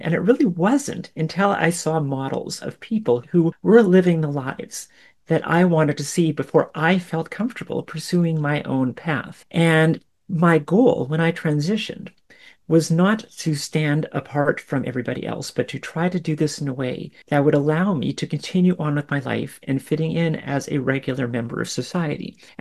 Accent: Canada; I'm a Canadian healthcare professional and also a researcher. And I'm obviously a woman of trans history, which some people will call trans woman.

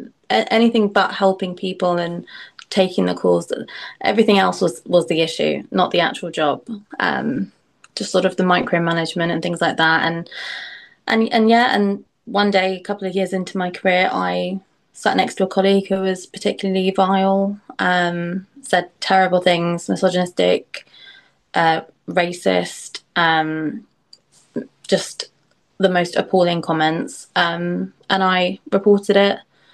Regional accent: London, United Kingdom; I'm from Southwest London.

